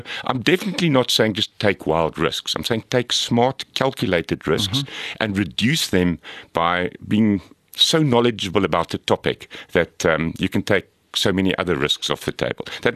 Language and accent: English; Pretoria, Gauteng, South Africa; where I grew up in Pretoria at a kind of Afrikaans school